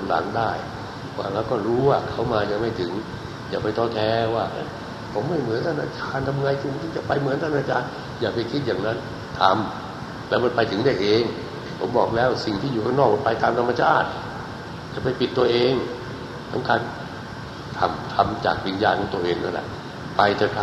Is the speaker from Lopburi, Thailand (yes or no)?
no; Bangkok, Thailand; born there; ผมเกิดในกรุงเทพแต่ข้างในผมบอกว่าเกิดในชนบท